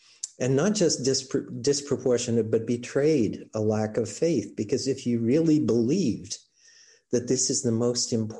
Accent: Ireland; I'm Irish, so, you know, I like a fight.

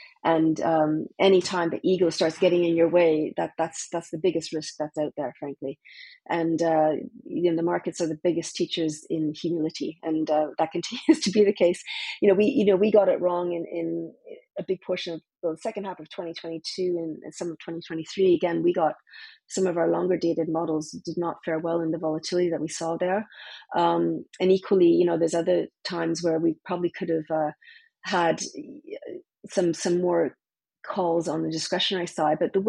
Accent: Canada; born there; I'm Canadian by birth

